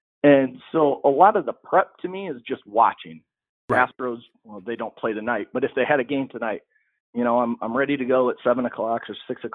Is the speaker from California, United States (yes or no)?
no; Chicago, Illinois, United States; Like for me, I grew up in Chicago